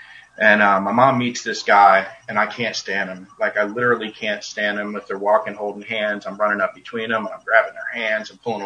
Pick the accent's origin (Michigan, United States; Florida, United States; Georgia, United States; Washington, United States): Georgia, United States; Savannah; born there; I was born in Savannah, Georgia, August 19th, 1980.